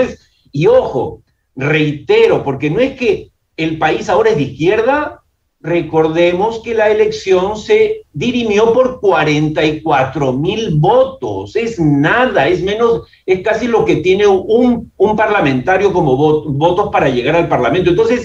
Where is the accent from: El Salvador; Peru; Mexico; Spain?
Peru; eso me preocupa mucho como peruano